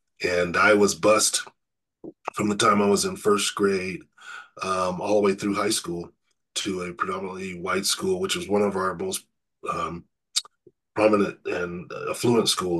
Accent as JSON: {"language": "English", "town": "Riverside", "region": "California", "country": "United States", "tie": "born or raised there", "said": "Back in 1965, I grew up in Riverside, California, and the superintendent of schools back in 1965 decided that it was time for the Riverside school system to desegregate."}